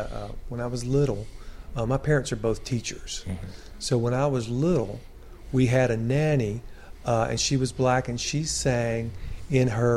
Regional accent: Jackson, Mississippi, United States; also born or lived in Monroe, Louisiana; I grew up in Jackson, Mississippi, and Monroe, Louisiana, back and forth between the two.

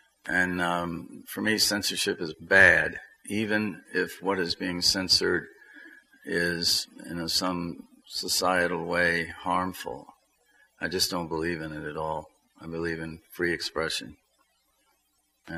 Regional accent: the South, United States; And we're from the South, so our IQ goes down 10 points with anybody we're talking to from New England.

